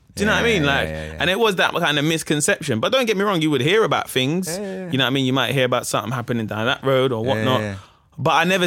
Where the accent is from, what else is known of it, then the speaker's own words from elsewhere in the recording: Camberwell, London, United Kingdom; I grew up in Camberwell.